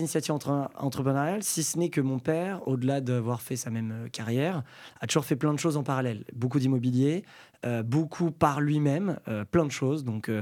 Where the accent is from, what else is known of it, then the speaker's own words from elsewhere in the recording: Saint-Cloud, Île-de-France, France; moi, j'ai grandi à Saint-Cloud dans le 92, donc proche Paris, région parisienne, avec le métro et le train pas loin pour rentrer dans la capitale. Saint-Cloud, ça fait partie du riche 92. Donc, j'ai vécu dans un milieu, comment on dit, plutôt bourgeois.